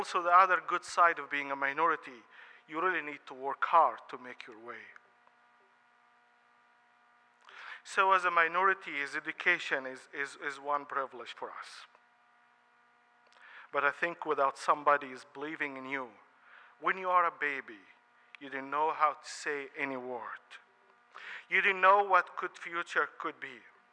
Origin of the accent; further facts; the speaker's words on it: Tayeba, Minya Governorate, Egypt; I was born in Egypt in a Christian family, which we lived in a village called Tayeba, which is located in the Minya province of Egypt. It's like 4 hours southern Cairo.